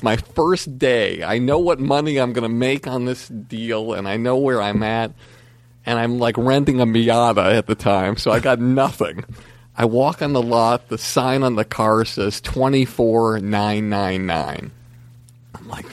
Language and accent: English; Longmeadow, Massachusetts, United States; I'm this schlub from Longmeadow, Massachusetts. I've got nothing.